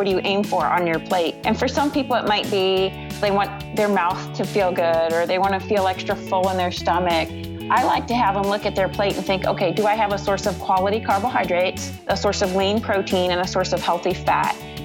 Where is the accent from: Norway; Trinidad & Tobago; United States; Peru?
United States; Cincinnati, Ohio; born there; now in Westfield, United States; I am 38 years old and I was born in Cincinnati, Ohio, but my husband brought me to Indiana and we currently live in Westfield, Indiana, just north of Indianapolis.